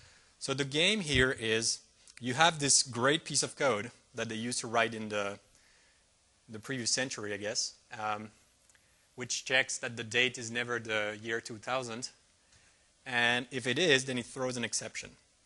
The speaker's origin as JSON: {"language": "English", "country": "Belgium", "lives_now": "Redmond, United States", "said": "but you can see in my name that actually I'm from Belgium"}